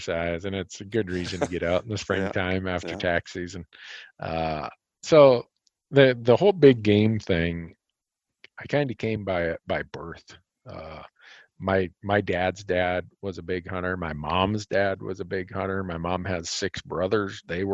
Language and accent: English; Minnesota, United States; I thought growing up in Minnesota, where I got most of my hunting media consumption that allowed me to learn about the bigger world beyond my little town